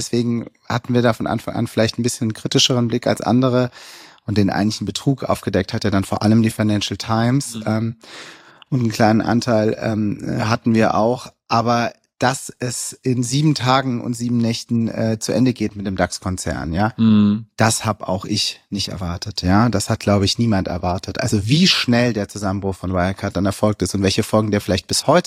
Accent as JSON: {"language": "German", "town": "Ludwigsburg", "region": "Baden-Württemberg", "country": "Germany", "tie": "born or raised there", "also_born_or_lived": "Stuttgart / Rutesheim", "said": "ich bin im Marienhospital geboren in Stuttgart. Ich bin dann aufgewachsen, erst in Rutesheim, dann in Ludwigsburg vor allem. Das ist so im Speckgürtel von Stuttgart, eine ganz schöne Barockstadt."}